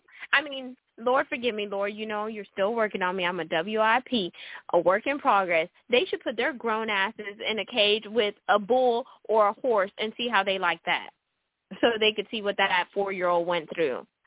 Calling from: Texas, United States; I'm calling from the great state of Texas.

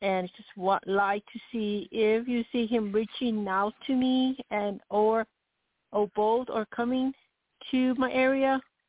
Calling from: Arizona, United States

